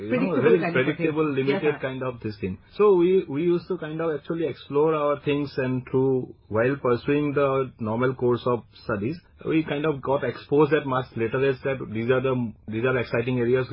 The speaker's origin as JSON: {"language": "English", "town": "Guwahati", "region": "Assam", "country": "India", "tie": "born or raised there", "second_language": "English", "said": "I come from Guwahati. I born and brought up there. I had my schooling and college"}